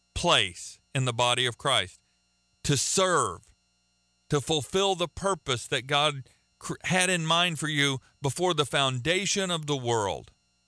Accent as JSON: {"language": "English", "region": "Oklahoma", "country": "United States", "lives_now": "Florida, United States", "said": "I'm from Oklahoma. We call Texas a suburb of Oklahoma."}